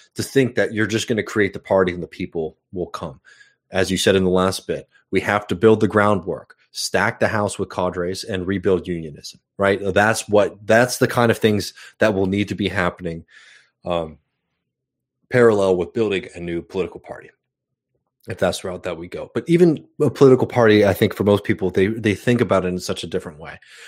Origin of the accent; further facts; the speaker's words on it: Austin, Texas, United States; I'm from Austin, Texas. Yeah, I was born in St. David's Hospital. Very, very happy, man. I'm on my last, you know, for folks who don't know, I'm moving back in the next couple of weeks.